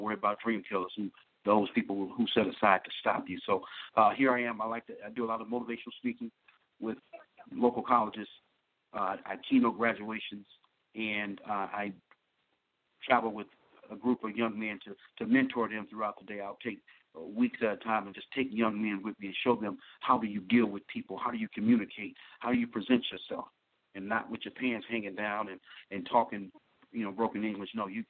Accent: Louisiana, United States; born there; moved away; My humble beginnings, actually I was born in Louisiana, Tampa, Louisiana, small town.

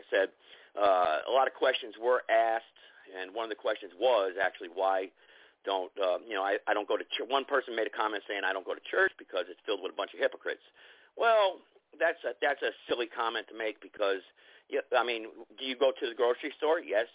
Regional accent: North Carolina, United States; on a highway in North Carolina on Thursday, my home state, North Carolina.

